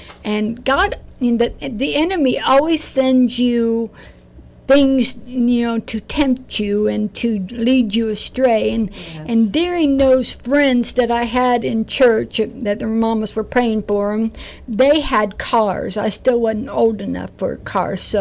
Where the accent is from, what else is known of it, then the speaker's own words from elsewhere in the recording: Joliet, Illinois, United States; In Illinois. So I grew up in Joliet, Illinois, and so this was, I hated it, and I wanted out the moment I got married.